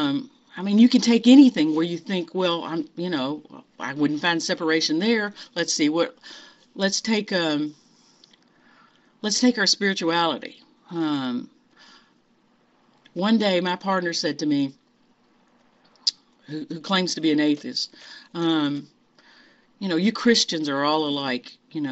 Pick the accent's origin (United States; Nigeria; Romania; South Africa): United States; Louisville, Kentucky; And we said, we're from Louisville, Kentucky.